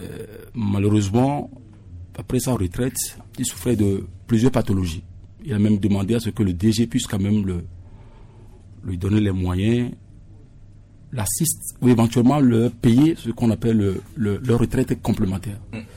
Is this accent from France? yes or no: no; Togo; born there; certains diront que peut-être pourquoi je suis né au Togo